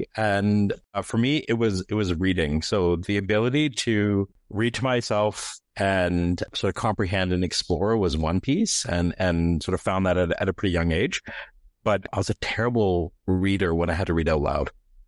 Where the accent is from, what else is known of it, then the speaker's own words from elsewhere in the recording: Calgary, Alberta, Canada; You know, Calgary is an amazing place to grow up in, but you need sort of perspective, right? It was a chance to see what else is out there and really experience Canada in a real way.